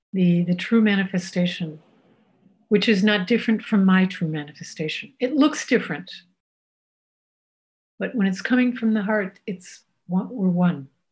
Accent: United States; because I'm an American

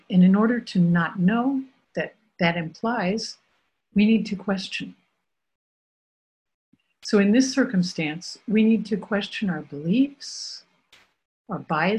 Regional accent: Minneapolis, Minnesota, United States; I grew up in Minneapolis. I lived there for the first 20 years of my life. I still have family there.

